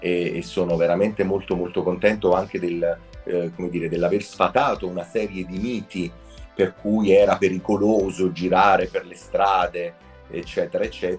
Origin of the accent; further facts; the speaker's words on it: Naples, Campania, Italy; No, uscite da questo equivoco, io sono napoletano.